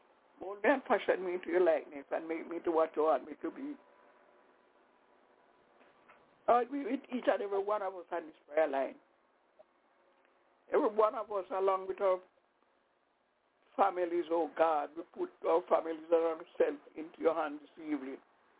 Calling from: Albany, New York, United States; I'm calling from Albany, New York.

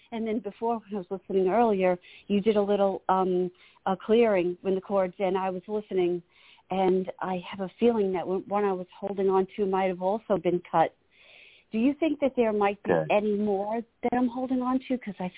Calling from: New York, United States; from Long Island, New York.

